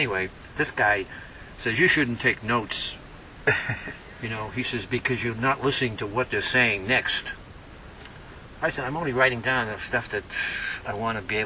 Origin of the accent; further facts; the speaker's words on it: Lowell, Massachusetts, United States; just like they did in my hometown of Lowell.